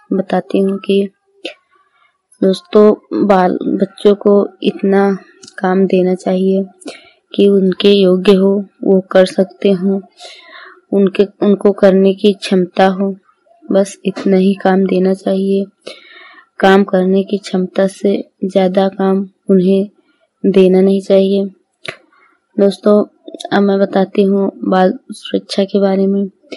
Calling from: Shravasti, Uttar Pradesh, India; मैं UP mobile बारी से हूँ … श्रावस्ती से।

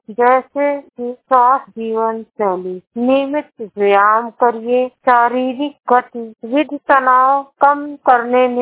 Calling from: Uttar Pradesh, India; मैं जिला संत कबीर नगर से बोल रही हूँ। मेरी उम्र 27 साल है। मेरा जिला संत कबीर नगर है।

